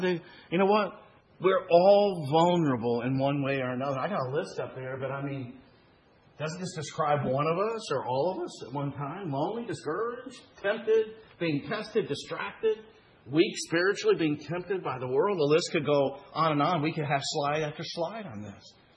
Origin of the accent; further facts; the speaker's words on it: Arkansas, United States; also born or lived in Florida; Now, I came from Arkansas, and I moved to Florida at one time.